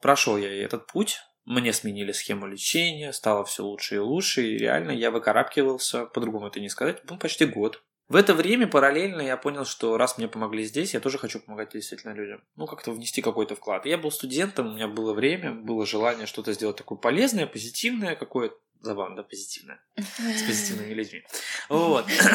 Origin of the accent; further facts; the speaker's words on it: Moscow, Russia; я москвич, это большой бонус в Москве